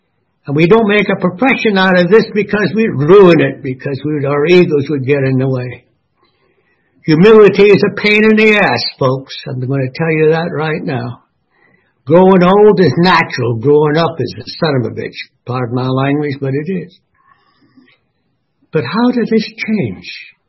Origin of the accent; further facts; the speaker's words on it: Scotland, United Kingdom; also born or lived in Ireland; I was born in Ireland in 1934, and I came to this. Mother moved to Scotland in 1939